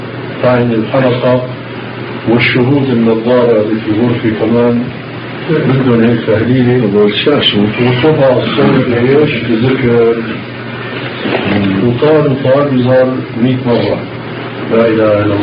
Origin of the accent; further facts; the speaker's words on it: Syria; وذكر لي بيته في المزرعة عندنا في الشام